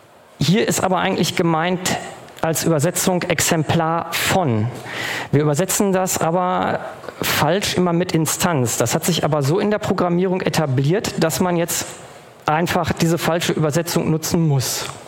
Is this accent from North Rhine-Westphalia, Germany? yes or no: yes; North Rhine-Westphalia, Germany; Ich komme aus dem Ruhrgebiet und da kennen wir nur den Dativ.